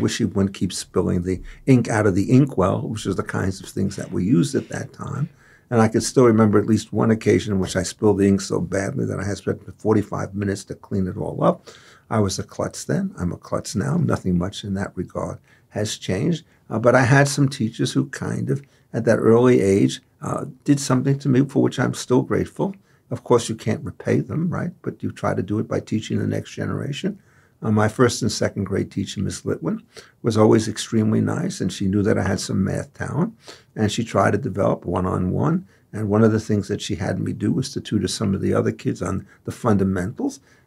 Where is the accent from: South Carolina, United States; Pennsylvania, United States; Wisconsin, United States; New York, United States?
New York, United States; Brooklyn; born there; I was born in Brooklyn in April 1943.